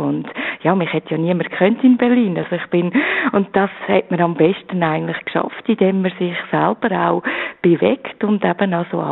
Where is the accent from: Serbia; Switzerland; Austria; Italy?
Switzerland; also mir ist als Schweizer herzlich willkommen in dieser Stadt.